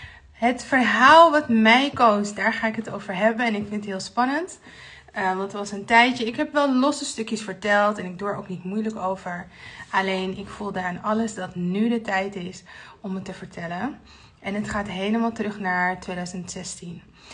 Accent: Haarlem, North Holland, Netherlands; born there; die voor het eerst terug verhuisd naar Haarlem, mijn geboortestad. Want ik kon niet aarden in Den Haag.

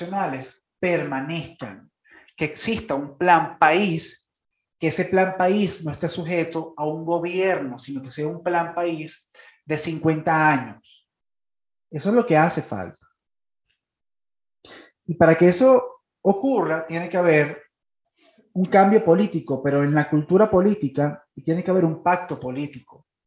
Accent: Venezuela; Primero, somos venezolanos, vivimos en Venezuela y nos interesa la recuperación de este país.

